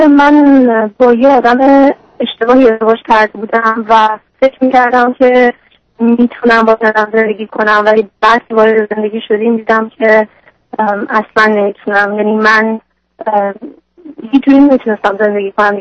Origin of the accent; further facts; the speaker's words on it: Iran; moved away as an adult; now in United States; من تقریبا 2 سال از ایران اومدم به امریکا، در حال حاضر دارم درس میخونم، یه بچلر تموم کردم تو ایران.